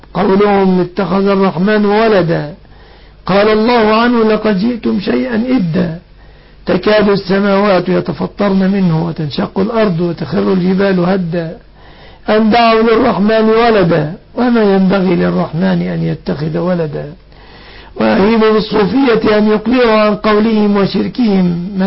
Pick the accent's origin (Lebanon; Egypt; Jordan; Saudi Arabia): Egypt; بلادنا مصر